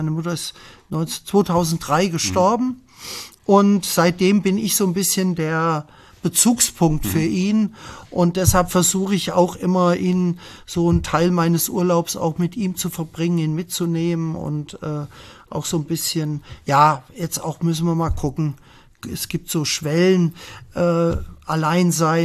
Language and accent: German; Bad Hersfeld, Hesse, Germany; also born or lived in Vogelsberg; Und eigentlich, wenn ich heute gefragt werde, wo komme ich her, sage ich aus Bad Hersfeld. Wir sind 1971 nach Bad Hersfeld, waren da jetzt letztes Jahr 50 Jahre. Ich habe dort Abitur gemacht.